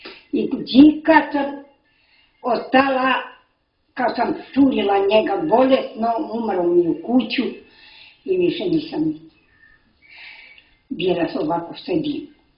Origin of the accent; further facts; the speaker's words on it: Novi Pazar, Raška District, Serbia; born there; Rođena sam tu, u Novi Pazar